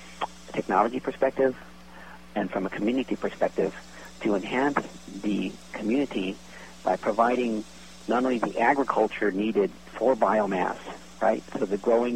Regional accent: Hawaii, United States; Well, you know … is a Hawaiian name, and I grew up in Hawaii, so obviously my heart goes to Hawaii

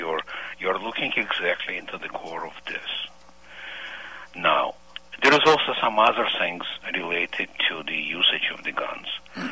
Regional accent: Moscow, Russia; English is a second language; moved away; also born or lived in Israel; I was living, I left Moscow, I am from Russia. I was living in Israel about 10 years

